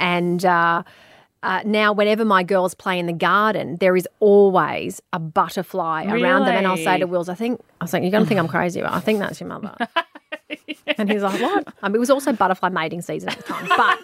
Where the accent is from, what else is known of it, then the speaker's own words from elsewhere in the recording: Bundaberg, Queensland, Australia; Right, so growing up in Bundy. Three channels.